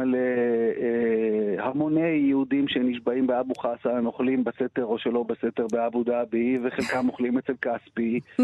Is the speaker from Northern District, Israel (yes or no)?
no; Tel Aviv, Tel Aviv District, Israel; אני מתל אביב, נקודה.